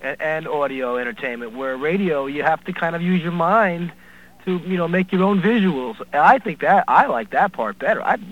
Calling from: Norwalk, Connecticut, United States; Connecticut, Norwalk.

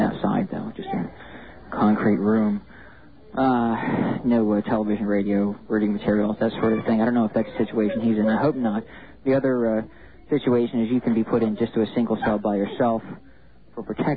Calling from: Philadelphia, Pennsylvania, United States; I'm calling from Philadelphia.

